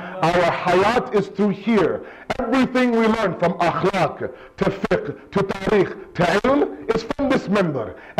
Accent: Toronto, Ontario, Canada; I am born and raised in Toronto. I've never set foot in Pakistan. My parents are from Karachi.

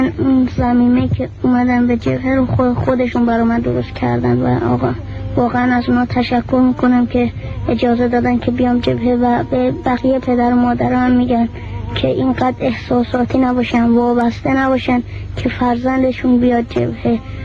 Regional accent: Isfahan, Iran; از اصفهان هستم که 14 سالمه

